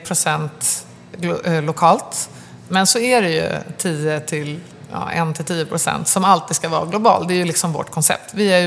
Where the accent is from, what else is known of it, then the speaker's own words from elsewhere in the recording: Åkersberga, Stockholm County, Sweden; Ja, jag är uppvuxen i Åkersberga, norr om Stockholm.